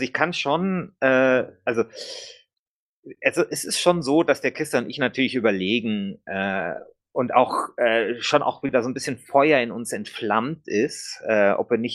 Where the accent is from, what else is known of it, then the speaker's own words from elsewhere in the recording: Munich, Bavaria, Germany; ich bin ja gebürtiger Münchner. Also meine Mama ist Spanierin, mein Vater kommt aus dem Rheinland. Aber ich bin in München geboren und ich bin halt Münchner.